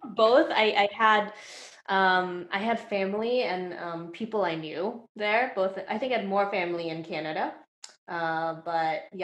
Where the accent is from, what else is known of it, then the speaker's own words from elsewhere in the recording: Jakarta, Indonesia; English is a second language; moved away as an adult; now in United States; Born and raised in Jakarta. So I was there all through high school.